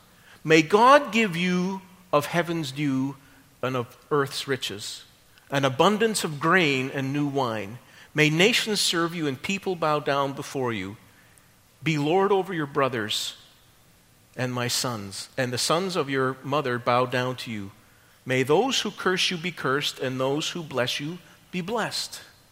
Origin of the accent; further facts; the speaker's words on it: Scotland, United Kingdom; No problem, I'm Scottish, I've got a thick skull and a thick skin, and I can take it and I can dish it back.